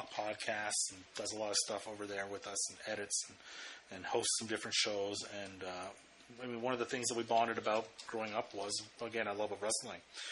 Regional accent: Calgary, Alberta, Canada; I'm not just biased because I'm from Calgary.

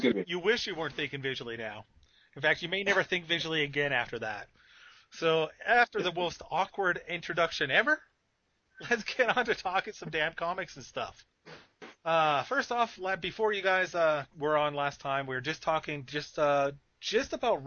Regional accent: Canada; I mean, I'm fat, I'm Canadian. What do you expect?

